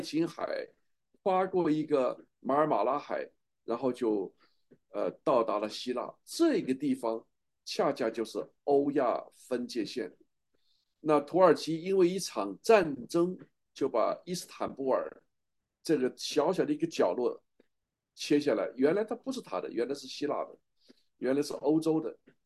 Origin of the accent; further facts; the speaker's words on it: China; 这是我们中国人的民族的自大性了。